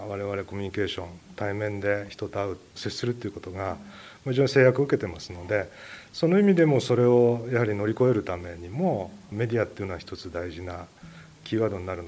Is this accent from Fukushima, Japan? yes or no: no; Kyoto, Japan; 藤沢にはもう20年ぐらい勤めているということになります。出身は京都です。